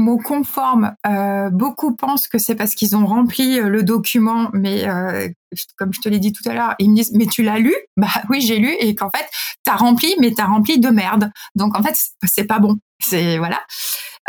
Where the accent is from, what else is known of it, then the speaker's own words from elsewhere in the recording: France; On est mauvais en anglais, nous. C'est pas de notre faute. On est des Français.